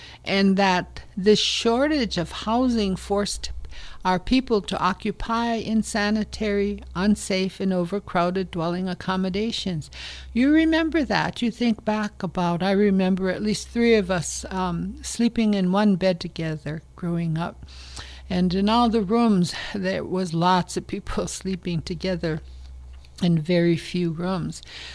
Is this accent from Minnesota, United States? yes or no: yes; Cass Lake, Minnesota, United States; I'm from Leech Lake Nation and I live in the beautiful east end of Cass Lake, Minnesota.